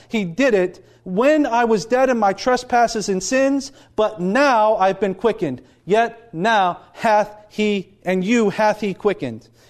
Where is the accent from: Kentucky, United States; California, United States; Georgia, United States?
Kentucky, United States; I always say I'm from Kentucky, and so English is not our strong suit, right?